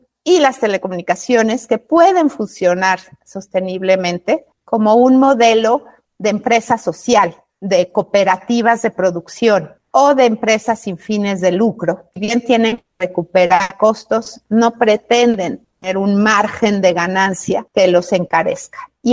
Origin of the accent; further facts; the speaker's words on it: Mexico; soy mexicana y soy abogada.